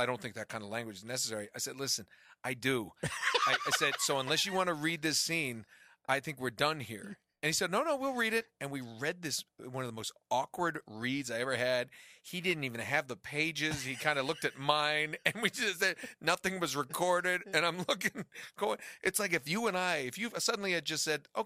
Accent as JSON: {"language": "English", "region": "East Coast", "country": "United States", "said": "I'm from the East Coast, so can I ask you a quick question?"}